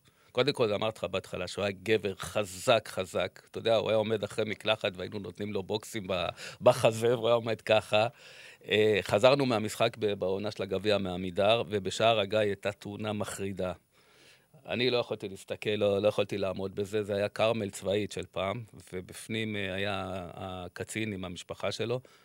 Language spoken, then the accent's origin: Hebrew; Jerusalem, Jerusalem District, Israel; born there; קטמון, אני נולדתי שם. אני נולדתי צמוד למגרש, רחוב התפירה.